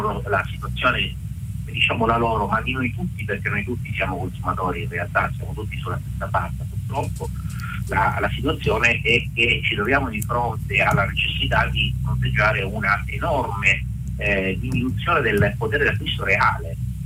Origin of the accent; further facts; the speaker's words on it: Calabria, Italy; now in Rome, Italy; che sono calabrese, ma vivo a Roma